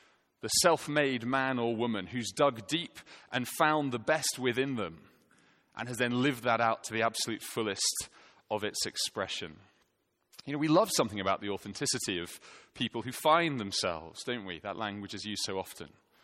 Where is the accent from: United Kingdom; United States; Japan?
United Kingdom; Scotland; There's a unique pain as a Scotsman to having Braveheart be like your cultural shop window for your nation.